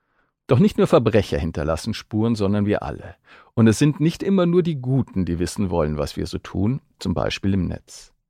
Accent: Bavaria, Germany; accent: Allgäu dialect; Ich muss vorab sagen, ich bin selber Allgäuer, also liebe Hörerinnen und Hörer, verzeiht es mir, wenn ich da manchmal aus Versehen in den Dialekt reinfalle.

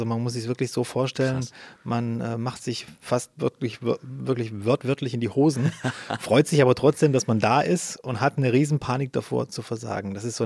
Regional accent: Baden-Württemberg, Germany; Ich komme aus Baden-Württemberg und da ist es halt so ein typisches Ding.

